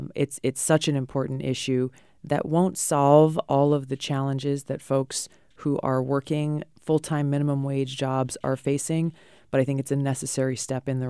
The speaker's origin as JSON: {"language": "English", "region": "Hawaii", "country": "United States", "tie": "born or raised there", "said": "not only in my home state of Hawaii"}